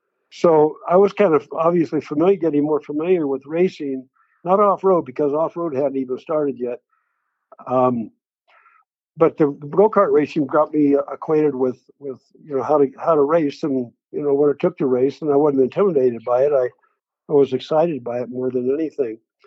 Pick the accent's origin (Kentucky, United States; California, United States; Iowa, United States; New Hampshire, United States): California, United States; San Diego; also born or lived in Tulsa; I was born in Tulsa, Oklahoma. My folks were from there, obviously. And then we moved from Oklahoma when I was only about 5 years old or thereabouts to San Diego. And then I was raised around San Diego, El Cajon and La Mesa